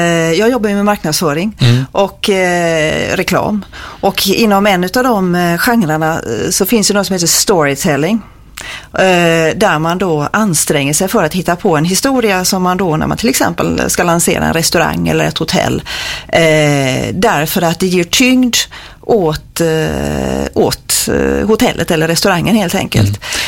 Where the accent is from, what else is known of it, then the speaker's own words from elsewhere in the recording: Gothenburg, Västra Götaland County, Sweden; Jag är urgöteborgare, född och uppvuxen här, och har även haft mitt yrkesverksamma liv i Göteborg, och bor nu mitt i centrala stan.